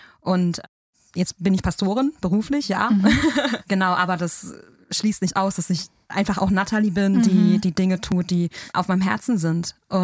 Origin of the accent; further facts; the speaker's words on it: North Rhine-Westphalia, Germany; Also die Variante war, ich bin gebürtige Ruhrgebietlerin, war zwischendurch weg für mein Theologiestudium und bin dann wieder zurückgekommen.